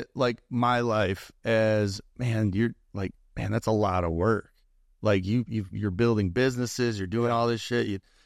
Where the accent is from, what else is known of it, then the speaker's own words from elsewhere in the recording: Rockford, Illinois, United States; I grew up in Illinois, Rockford, Illinois